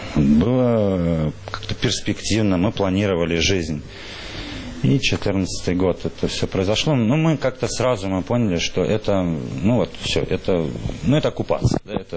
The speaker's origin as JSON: {"language": "Russian", "region": "Tashkent", "country": "Uzbekistan", "tie": "born or raised there", "also_born_or_lived": "Simferopol", "moved": "yes", "said": "Жил я в Симферополе со своей семьей. Изначально я вообще с Узбекистана. Родился в Ташкенте, жил в Ташкенте."}